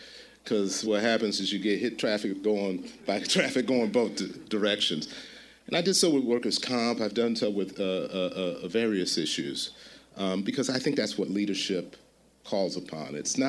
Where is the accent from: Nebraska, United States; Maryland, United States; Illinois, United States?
Illinois, United States; Chicago; Obviously, as been described, I'm a kid from Chicago, right? From the south side of Chicago.